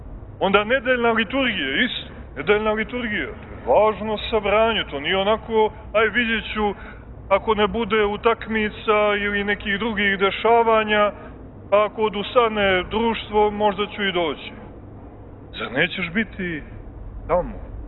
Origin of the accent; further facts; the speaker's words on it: Montenegro; evo i kod nas u Crnoj Gori bilo je nekoliko ozbiljnih ispada